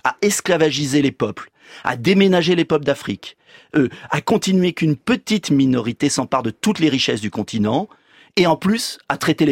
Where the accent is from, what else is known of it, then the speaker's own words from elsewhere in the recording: France; je suis français, je suis gaulliste, je suis un gaulliste social